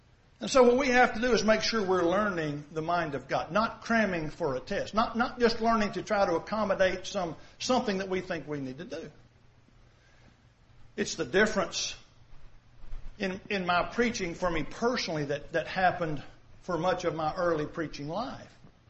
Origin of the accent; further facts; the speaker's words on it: Ball Knob, Arkansas, United States; I was raised in Ball Knob, Arkansas. It's kind of hard to think Jewish coming from Ball Knob.